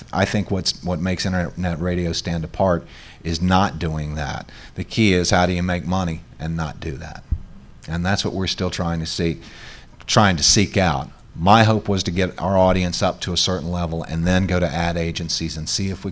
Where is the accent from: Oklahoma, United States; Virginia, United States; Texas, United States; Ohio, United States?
Virginia, United States; Norfolk; I'm from Norfolk.